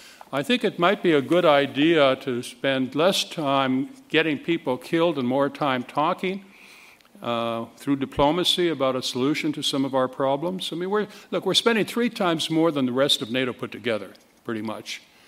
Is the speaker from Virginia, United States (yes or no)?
yes; Virginia, United States; Now, I'm from Virginia, and I think Virginia, for example, had a right to secede in 1861.